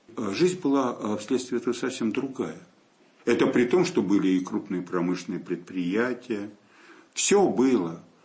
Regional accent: Moscow, Russia; как коренной москвич, и я действительно люблю свой город

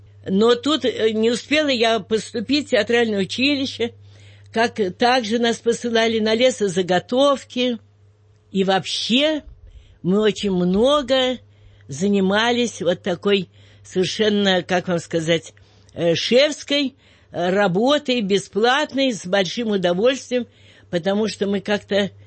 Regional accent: Moscow, Russia; я тут всю жизнь родилась, жила. Я родилась в Ахтановском переулке, в Николо-Песковском прожила всю жизнь.

